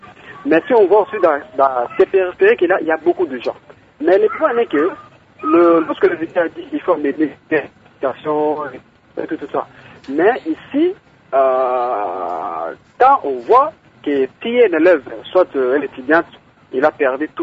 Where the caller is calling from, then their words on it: Mbandaka, Équateur, DR Congo; ici, chez nous, en Mbandaka, le processus de l'enrôlement, ça marche pas très bien